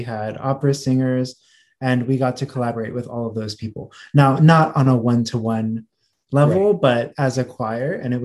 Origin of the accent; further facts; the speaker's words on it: Pennsylvania, United States; I'm from Pennsylvania. So we had PMEA, the district, regional, all-state choirs and orchestras.